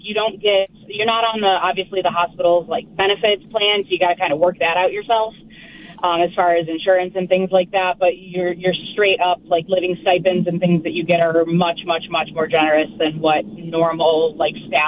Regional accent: Buffalo, New York, United States; now in Boston, United States; And I'm originally from Western New York, from the Buffalo area.

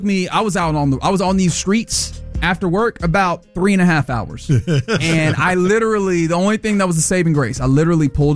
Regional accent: Houston, Texas, United States; I am from Houston. I was born in Houston. But I ain't been on Houston in a little while.

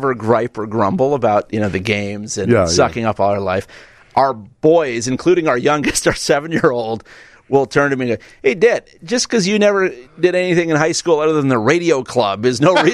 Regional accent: Homewood, United States; I was watching a game, eighth graders from down where I grew up in Homewood.

